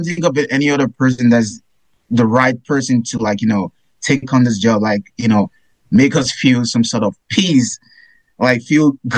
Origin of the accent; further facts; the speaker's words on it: Nigeria; I know I'm being biased because I'm Nigerian